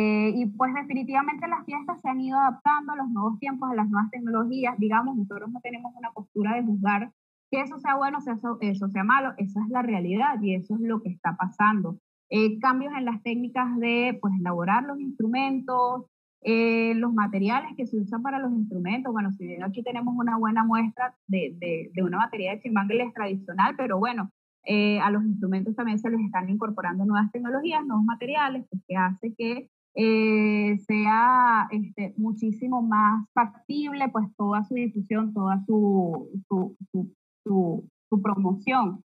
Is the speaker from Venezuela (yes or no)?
yes; Venezuela; de lo que somos, de nuestras tradiciones y de los valores que nos caracterizan como venezolanos.